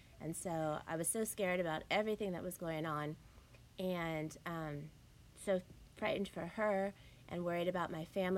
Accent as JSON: {"language": "English", "region": "Pennsylvania", "country": "United States", "tie": "born or raised there", "also_born_or_lived": "Germany"}